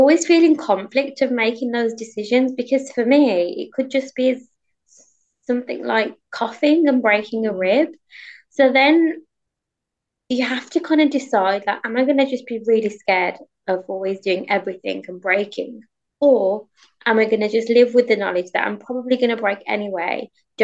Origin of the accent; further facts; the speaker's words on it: Birmingham, West Midlands, United Kingdom; And I'm from Birmingham. Whilst it's the UK's largest second city, the UK second city